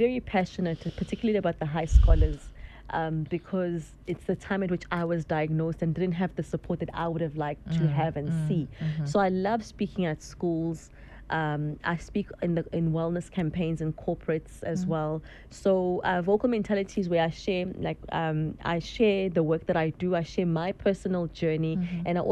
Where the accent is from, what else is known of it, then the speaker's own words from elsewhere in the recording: South Africa; So I am from South Africa